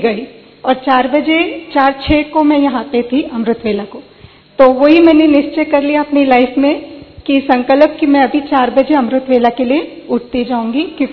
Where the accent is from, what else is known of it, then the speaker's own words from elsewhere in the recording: Chhatrapati Sambhajinagar, Maharashtra, India; पहले मैं छत्रपति संभाजी नगर से हूँ